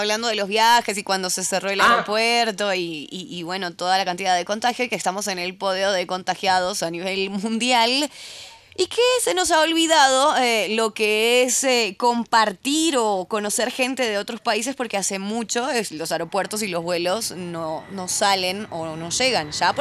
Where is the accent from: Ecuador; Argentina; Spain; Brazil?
Spain; Andalusia; accent: ceceo; De Andalucía, porque estoy medio ceceosa, ¿lo dices? Es un defecto de nacimiento.